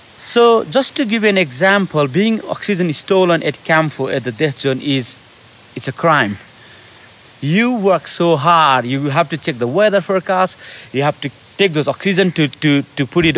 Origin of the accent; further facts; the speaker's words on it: Nepal; English is a second language; I'm from Nepal, I'm brown, and I'm going on this selection.